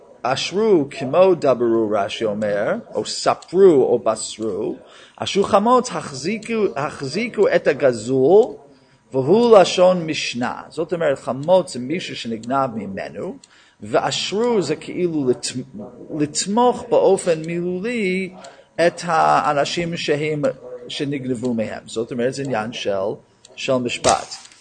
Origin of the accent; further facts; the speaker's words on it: New York, United States; אני מניו יורק, אז כששמים את הרדיו, כאילו שמדליקים את הרדיו, אז כל דבר שני זה רצח.